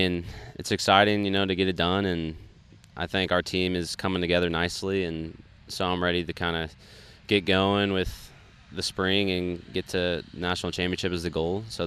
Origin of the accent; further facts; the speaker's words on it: Oklahoma, United States; Yeah, I mean, growing up in Oklahoma, I've played in the wind a lot and knew that it suited my game.